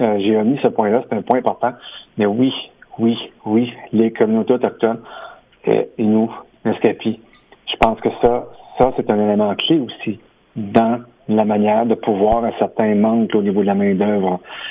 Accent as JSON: {"language": "French", "town": "Baie-Comeau", "region": "Quebec", "country": "Canada", "tie": "born or raised there", "said": "j'ai connu des plus belles années à sa Côte-Nord, j'ai grandi à Bécomo"}